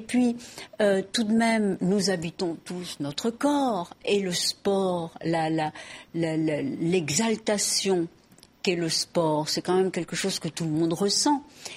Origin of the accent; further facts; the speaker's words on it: Mexico; also born or lived in United States; now in France; je suis américaine de naissance et puis élevée au Mexique. Mais la France a été mon pays d'accueil. Bon, mes parents étaient français.